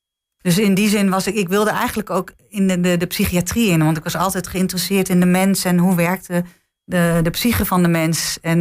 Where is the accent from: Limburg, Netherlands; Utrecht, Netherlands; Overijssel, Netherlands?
Overijssel, Netherlands; Hengelo; Ik ben in Hengelo geboren en mijn vader was huisarts.